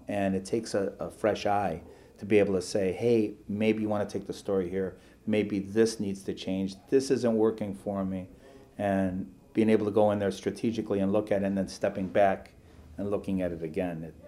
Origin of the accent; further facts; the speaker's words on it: Detroit, Michigan, United States; In my own personal experiences, I grew up in Detroit. I'm born and raised here.